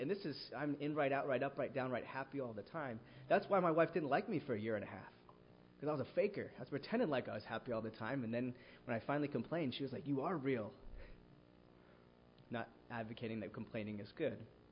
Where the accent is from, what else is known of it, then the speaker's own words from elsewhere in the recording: Missouri, United States; I'm from Missouri, so.